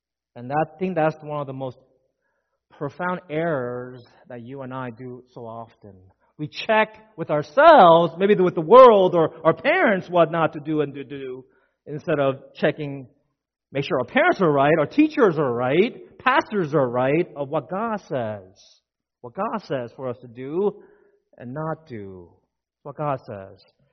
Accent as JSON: {"language": "English", "region": "Virginia", "country": "United States", "tie": "born or raised there", "said": "I'm from Northern Virginia area, grew up there, my parents are still there, my sister's all still there"}